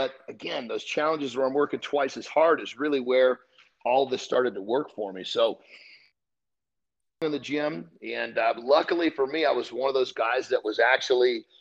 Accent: Oregon, United States; I actually was in Oregon.

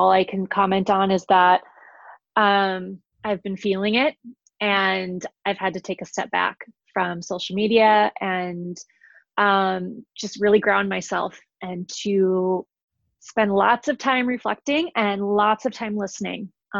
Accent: Minneapolis, Minnesota, United States; Minneapolis is my hometown and this is where my family lives.

